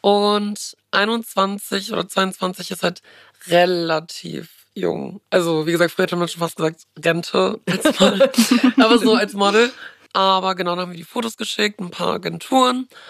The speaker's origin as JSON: {"language": "German", "town": "Bonn", "region": "North Rhine-Westphalia", "country": "Germany", "said": "Also ich komme aus Bonn"}